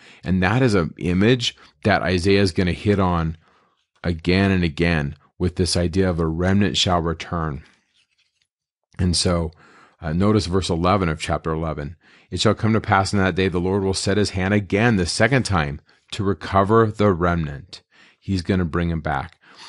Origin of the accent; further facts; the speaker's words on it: California, United States; I grew up in Northern California for many years